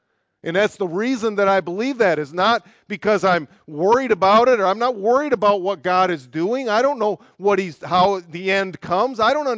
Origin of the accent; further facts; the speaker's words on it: Michigan, United States; moved away; whenever somebody finds out that I'm from the U.S., like I grew up in Michigan, the first thing they seem compelled to say to me is something along the lines of, "You didn't vote for Trump, did you?"